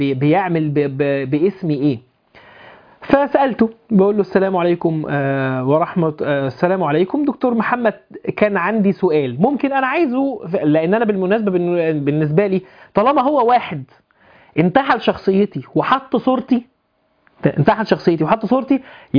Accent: Alexandria, Alexandria Governorate, Egypt; قال لي من اين انت؟ قلت له اسكندريه.

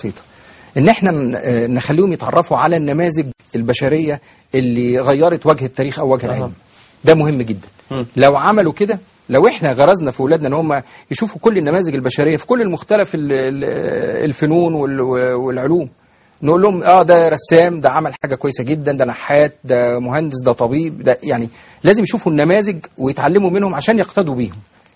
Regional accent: Egypt; منهج التعليم عندنا في مصر

